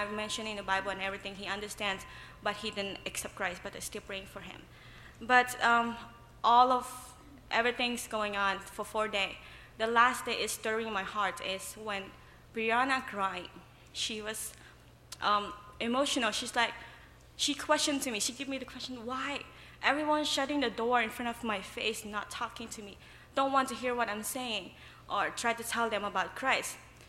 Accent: Cambodia; I am from Cambodia. I am a senior studying for elementary education.

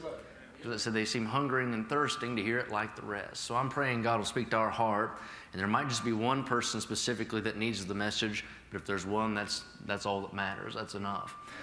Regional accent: West Virginia, United States; now in Lexington, United States; I drove in from Lexington, Kentucky yesterday. That's where we live. I grew up in West Virginia, moved to Kentucky.

